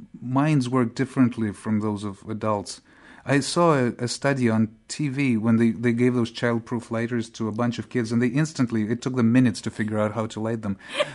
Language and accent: English; Chisinau, Chișinău, Moldova; also born or lived in Moscow, Russia; between the ages of 3 and 7, we lived in this really strange house in Chisinau, Moldova. I was born in Moscow, but when I was little, we moved to Moldova.